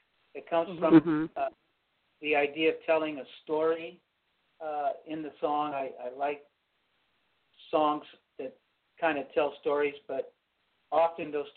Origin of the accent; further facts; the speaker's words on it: California, United States; I have no Native American in me, but I am born and raised in California